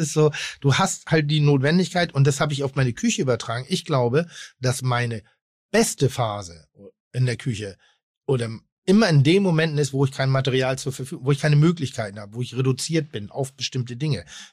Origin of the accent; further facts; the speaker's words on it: Pinneberg, Schleswig-Holstein, Germany; ich komme vom Land. Ich komme jetzt nicht vom Dorf, aber ich komme aus Pinneberg.